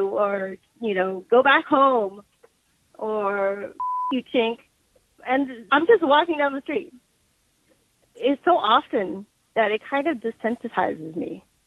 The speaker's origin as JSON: {"language": "English", "country": "United States", "tie": "born or raised there", "first_language": "vi", "second_language": "English", "said": "on a boat coming to America. So I was learning Vietnamese and English at the same time. But, you know, my native language is Vietnamese. And we were just the typical immigrant. My dad escaped from Vietnam with the family and my mom had me on the boat."}